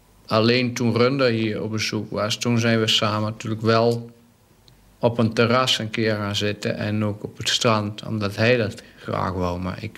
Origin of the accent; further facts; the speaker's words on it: Netherlands; zoals bij ons in Holland, blikjes gaan kopen